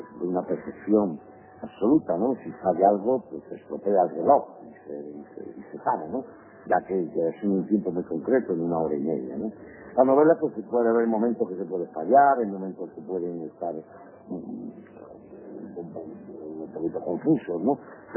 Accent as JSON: {"language": "Spanish", "region": "Andalusia", "country": "Spain", "said": "Cuando digo mi generación, tengo 58 años, ¿no? Y soy andaluz."}